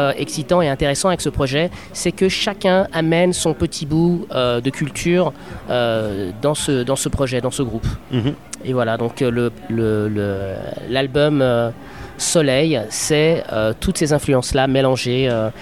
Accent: Eritrea; Donc moi, je suis originaire d'Érythrée

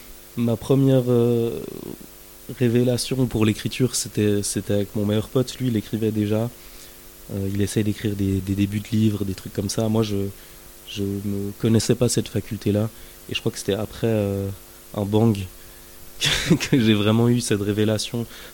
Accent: Geneva, Switzerland; born there; also born or lived in France; now in Neuchâtel, Switzerland; je suis né à Genève, on a pas mal déménagé, j'ai vécu au Charmy, on a vécu un peu en France, j'ai vécu à Tonnet. Puis je suis venu à Neuchâtel pour les études de sciences cognitives

